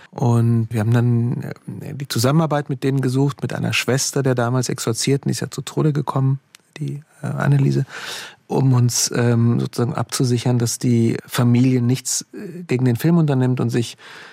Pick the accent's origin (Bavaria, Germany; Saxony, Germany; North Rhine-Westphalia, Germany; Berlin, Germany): Bavaria, Germany; Altötting; Ich komme aus einem Wallfahrtsort aus Bayern, aus Altötting.